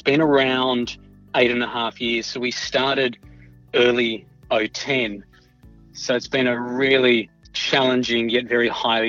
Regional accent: Sydney, New South Wales, Australia; So I grew up in Sydney. I attended a few different schools. I was a bit of a troublemaker growing up, quite rebellious.

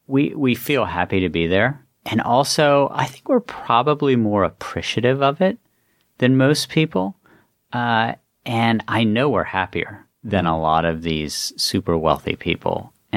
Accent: West Virginia, United States; I guess maybe it comes in part from growing up in West Virginia, where, like, if something fails, it might knock me back a couple steps. It's not going to push me back into the hills of West Virginia.

